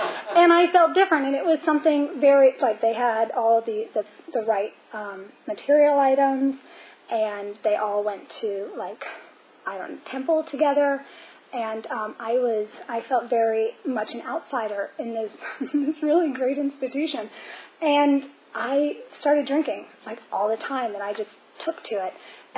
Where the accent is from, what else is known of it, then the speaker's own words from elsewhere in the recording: Reston, Virginia, United States; And my home group's the Midtown group, and I am from Reston, so it was actually a really nice drive down here.